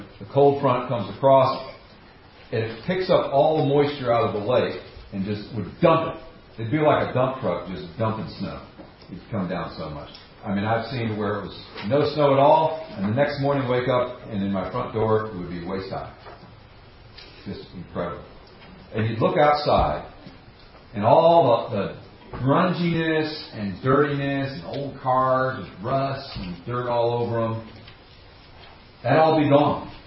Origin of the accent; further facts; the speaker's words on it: Buffalo, New York, United States; I grew up in Buffalo, New York. And Buffalo gets a lot of snow.